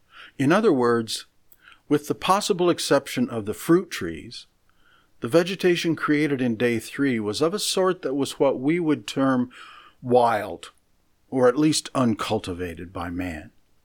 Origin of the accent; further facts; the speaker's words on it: Midwest, United States; Well, I'm from the Midwest, where it rains quite often without the producing of a rainbow.